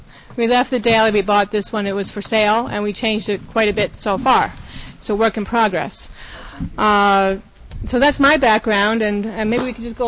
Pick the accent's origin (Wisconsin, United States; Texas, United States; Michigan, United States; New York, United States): New York, United States; I'm from this area. I'm from the Catskills.